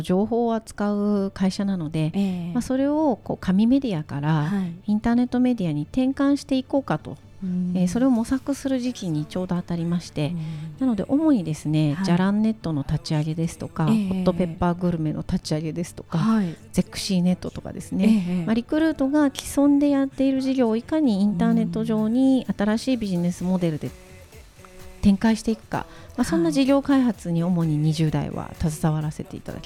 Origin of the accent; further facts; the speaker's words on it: Yokosuka, Kanagawa, Japan; 横須賀市というところで生まれ育ちまして、はい、大学は藤沢市というところだったので、